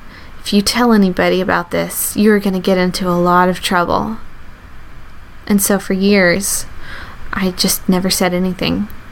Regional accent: the South, United States; born or raised there

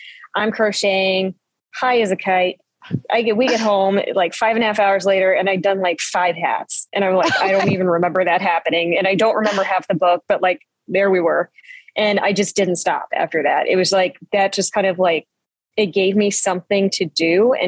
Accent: United States; my hometown, which is here. And this is also where my aunt's house was.

